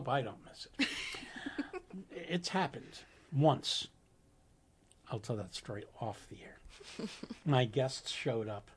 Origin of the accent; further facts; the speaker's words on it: Jackson Heights, New York, United States; I'm from Jackson Heights. I know Forest Hills.